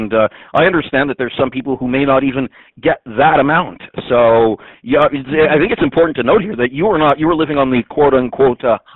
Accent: Dollard-des-Ormeaux, Quebec, Canada; I'm from Dollar Des Ormeaux in the area of Montreal

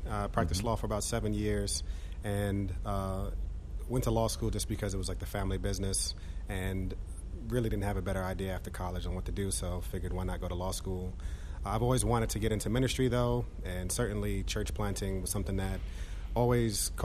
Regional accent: Yonkers, New York, United States; And then I grew up in New York, in Yonkers, and I used to go to Harlem every Saturday morning to play basketball

